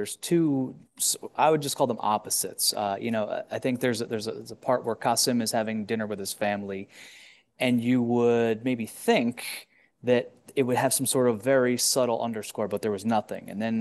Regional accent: United States; I'm an American cinema goer.

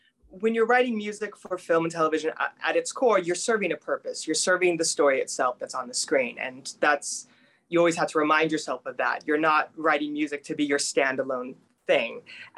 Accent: Petaluma, California, United States; So my grandparents owned an opera house in my hometown, Petaluma, California.

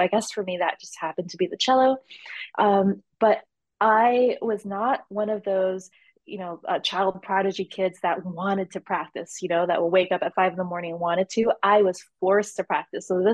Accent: Shanghai, China; born there; English is a second language; So I was born in Shanghai, China, in the year 1985, authentic made in China person.

